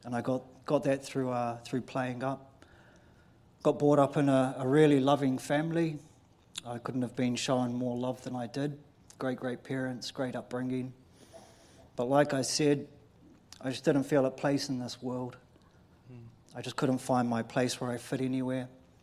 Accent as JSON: {"language": "English", "town": "Mount Maunganui", "region": "Bay of Plenty", "country": "New Zealand", "said": "I'm from Mount Maunganui"}